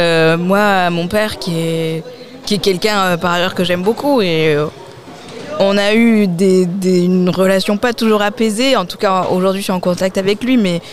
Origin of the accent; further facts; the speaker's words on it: Nouvelle-Aquitaine, France; Et moi, j'ai grandi au Pays Basque, donc avec aussi une culture traditionnelle très forte.